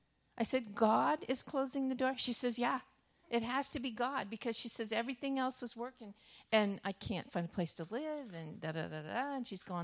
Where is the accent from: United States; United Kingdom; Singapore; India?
United States; Texas; I'm from Texas. I've been from all over, but right now I'm from Texas.